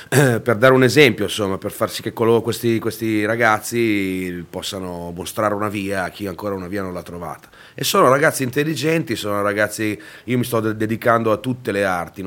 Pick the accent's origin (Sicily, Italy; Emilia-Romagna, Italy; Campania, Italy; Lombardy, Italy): Lombardy, Italy; Milan; sono nato a Milano, sono un milanese, mio padre è da Toscano